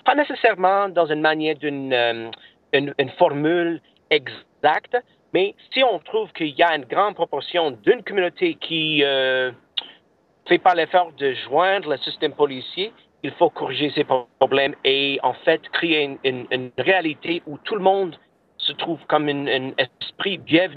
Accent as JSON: {"language": "French", "country": "Canada", "said": "nous avons les mêmes problèmes chez nous au Canada"}